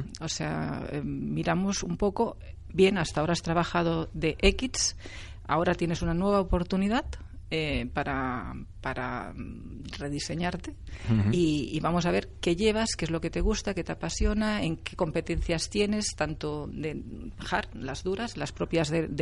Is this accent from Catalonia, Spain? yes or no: yes; Vilafranca del Penedès, Catalonia, Spain; Yo soy del Penedès, de Vilafranca del Penedès. Lo que pasa es que cerquita vivo entre Vilafranca, Vilanova y el Vendrell